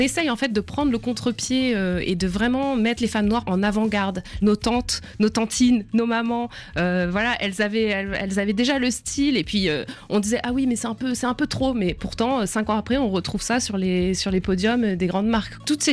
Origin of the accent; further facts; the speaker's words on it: Paris, Île-de-France, France; Ben nous, déjà, on y pensait avant parce qu'on est Parisienne et qu'on se voit pas représentée.